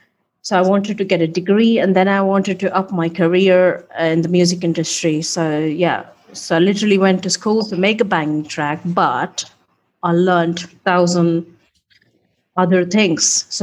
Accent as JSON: {"language": "English", "town": "Bangalore", "region": "Karnataka", "country": "India", "tie": "born or raised there", "said": "It was literally walking into a DJ festival in Bangalore in my hometown. That's where I come from."}